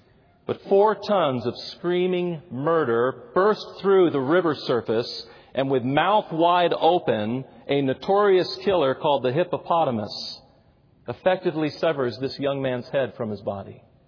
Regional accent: Florida, United States; I remember as an unbeliever growing up in South Florida, I had a friend whose name was Katie

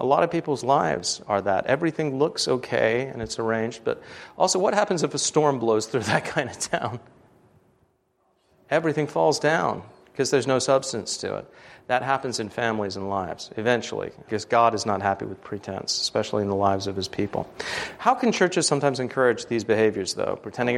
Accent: United States; So we, as Americans, are very happy, unfortunately, especially as American Christians, to put up the facade town and then live that way.

